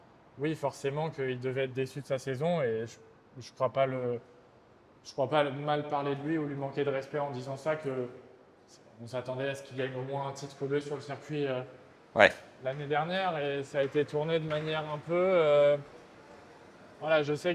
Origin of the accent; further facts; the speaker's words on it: France; accent: French; J'ai un accent français bien dégueu, mais sinon je suis pas si mal.